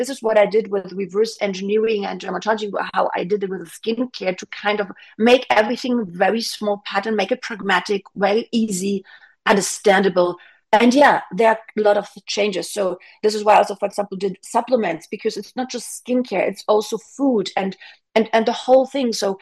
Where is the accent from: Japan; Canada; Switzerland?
Switzerland; I'm from Switzerland, I can use the Swiss kind of picture